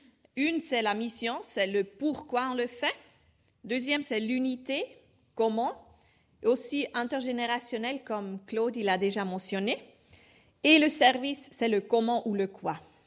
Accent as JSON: {"language": "French", "region": "Thurgau", "country": "Switzerland", "accent": "Swiss German", "second_language": "French", "said": "Si vous vous demandez d'où vient mon accent, je suis suisse-allemande de la base, de Turgovie."}